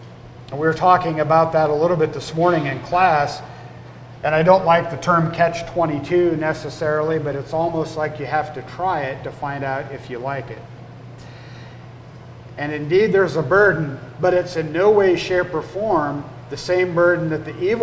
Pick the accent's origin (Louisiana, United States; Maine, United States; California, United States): California, United States; moved away as an adult; But 20 years ago, I came from California. I lived on a Mennonite farm.